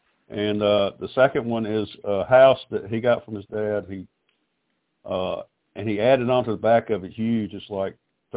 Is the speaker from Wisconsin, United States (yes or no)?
no; Alabama, United States; I'm from Alabama.